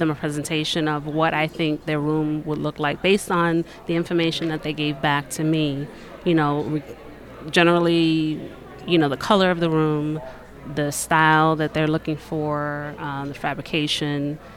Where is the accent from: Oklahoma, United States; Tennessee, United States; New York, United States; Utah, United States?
New York, United States; now in Atlanta, United States; I'm from New York, and when I moved down to Atlanta, I've always enjoyed interior design.